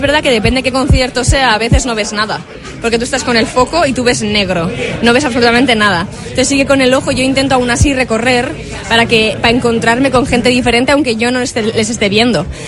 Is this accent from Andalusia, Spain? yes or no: no; Basque Country, Spain; es que yo soy de Trabacúa, entonces toda la vida yo he vivido en las faldas del Monte Oís